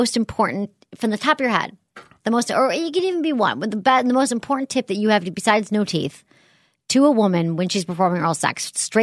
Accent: Michigan, United States; now in San Francisco, United States; I'm barely from Michigan anymore.

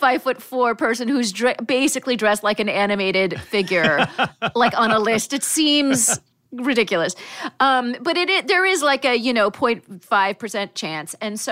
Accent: United States; born there; I was born in the United States, as … would say. But my parents immigrated from Iran

